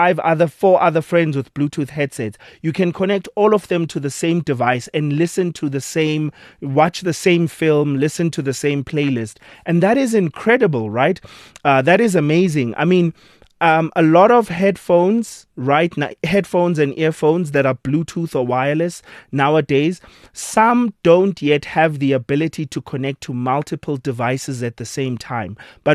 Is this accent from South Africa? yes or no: yes; South Africa; being a South African citizen, is just how SARS is able to collect and calculate our taxes.